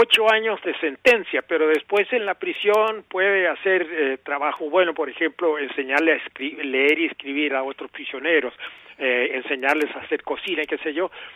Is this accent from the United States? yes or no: yes; United States; yo soy norteamericano, y en Estados Unidos